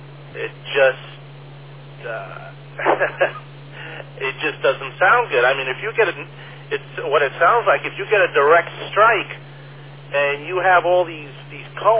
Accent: Midwest, United States; Now, of course, I'm approaching this as a Midwesterner, I guess you can say

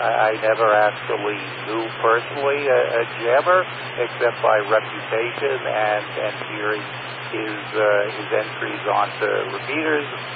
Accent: Brooklyn, New York, United States; even though I was brought up in Brooklyn where we're taught not to do such things.

